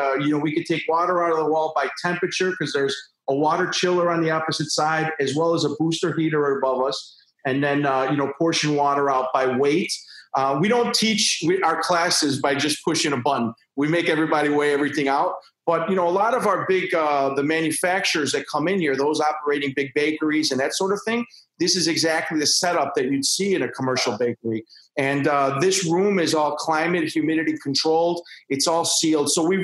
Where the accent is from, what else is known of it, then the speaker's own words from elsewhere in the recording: Chicago, Illinois, United States; this is one of the things that everybody asked since the beginning, because, you know, I'm from Chicago.